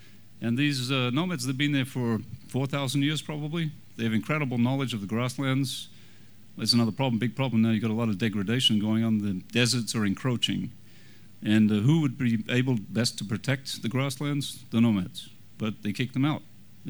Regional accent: Canada; And to help me along with this guess, I'm Canadian.

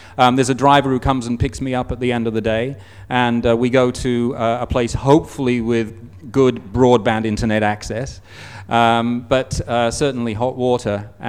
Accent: England, United Kingdom; born there; where are you from? I say, I was born in England.

